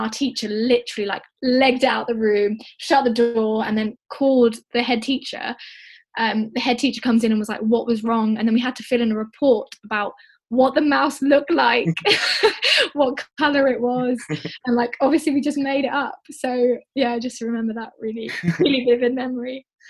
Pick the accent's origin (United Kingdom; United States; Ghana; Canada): United Kingdom; Redbridge, London; So where I'm from is like, it's a London borough, so Redbridge is the borough, but the county is Essex, so it's a bit confusing.